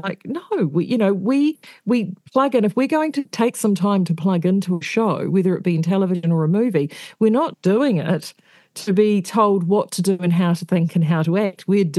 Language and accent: English; East Coast, New Zealand; I grew up on the East Coast. So for me, there was, I'd seen things like that. You know, that was part of how part of the culture was growing up in that part of New Zealand.